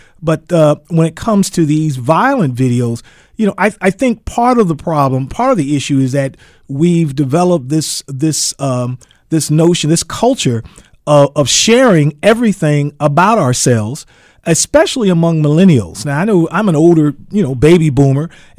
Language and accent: English; Cleveland, Ohio, United States; he knew I was from Cleveland. I was raised in Cleveland.